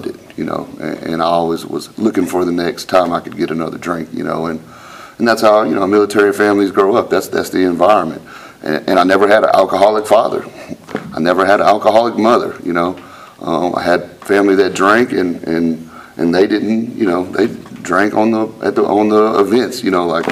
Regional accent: Madison, Alabama, United States; I'm from Madison, Huntsville area, really. I'm not born there, but I was an Army brat, and so I moved around a little bit comparatively for an Army brat. But, you know, in 92 is when I moved to Huntsville, and then in 95 is when I moved to Madison

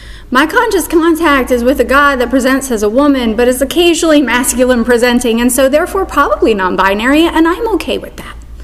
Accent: the South, United States; I was raised in the South. My father is, to this day, a Southern Baptist pastor.

